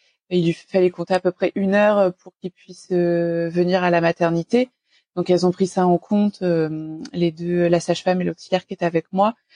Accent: Normandy, France; qui vient de Normandie, proche Paris, mais Normandie quand même.

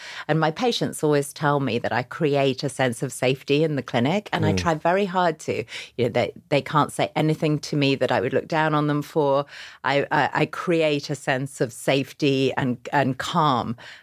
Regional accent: Yorkshire and the Humber, United Kingdom; now in New York City, United States; I grew up in a small town in Yorkshire in England.

